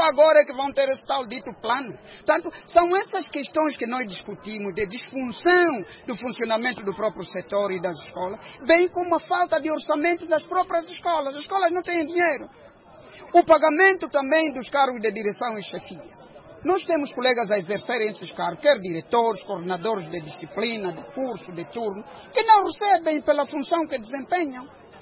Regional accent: Angola; todos nós somos angolanos?

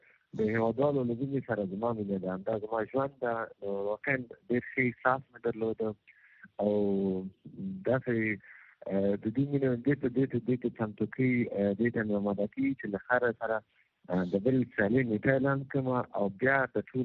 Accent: Laghman, Afghanistan; also born or lived in Kabul; زه اصلا د لغمان ما کابل کې زیږیدلې ما او څه خبره ده چې موږ ټول افغانان یو افغان ما او بیا پښتون یم.

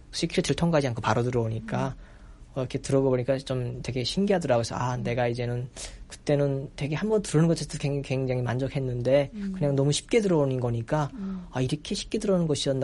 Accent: North Korea; 제가 북한에서 왔다고 해도

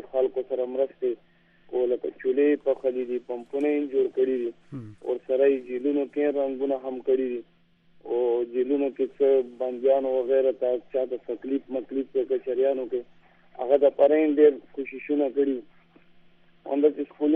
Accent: Khyber Pakhtunkhwa, Pakistan; زه د ورګزو ایجنسی سره تعلق ساتم.

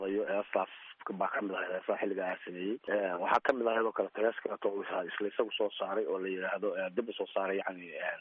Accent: Qardho, Bari, Somalia; moved away; also born or lived in United States / United Arab Emirates / Saudi Arabia / Yemen; waxaan ku dhashay soomaaliya gaar ahaan gobolka bari magaalada qardho iyada ayaan ku barbaaray dugsi dhexe iyo dugsi hoose iyo saraba aan ka dhigtay xiliyadii burburkiina

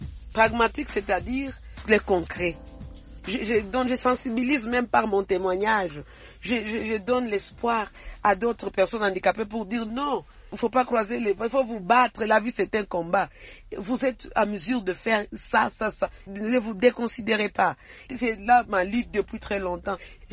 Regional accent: Côte d’Ivoire; Si tu me vois que je suis handicapé, je suis ivoirien

